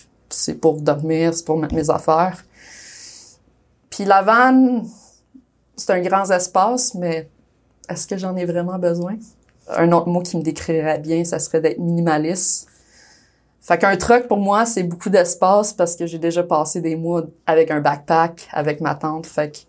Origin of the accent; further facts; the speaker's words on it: Quebec, Canada; moved away; Quand je suis partie du Québec en 2019, j'ai tout vendu mes affaires.